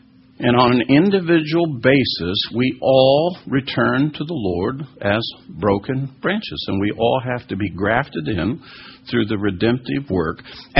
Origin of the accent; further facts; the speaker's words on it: United States; Well, I'm an American.